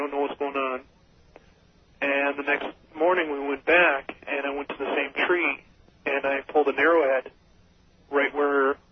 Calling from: Janesville, Wisconsin, United States; Janesville, Wisconsin.

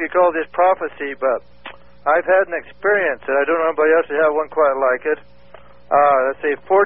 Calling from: Wenatchee, Washington, United States; Wenatchee, Wenatchee, in the state of Washington.

